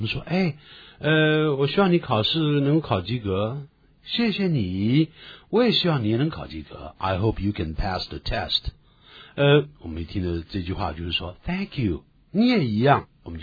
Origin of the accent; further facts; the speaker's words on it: China; 就你在这边去常听到我们中国人会讲 thank